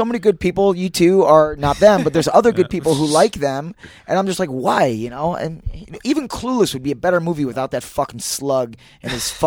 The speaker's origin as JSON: {"language": "English", "town": "Cleveland", "region": "Ohio", "country": "United States", "tie": "born or raised there", "said": "And when I was growing up in Cleveland … was this phenomenon."}